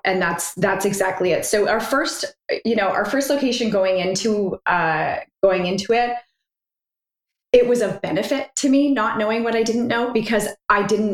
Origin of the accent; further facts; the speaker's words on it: Canada; I then decided to move back to Canada. I'm originally from Canada, and went back to school.